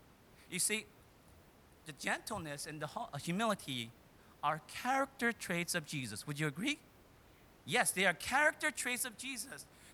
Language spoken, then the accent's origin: English; South Korea; moved away; I remember growing up in Korea, I had a cousin who was a little younger than I am.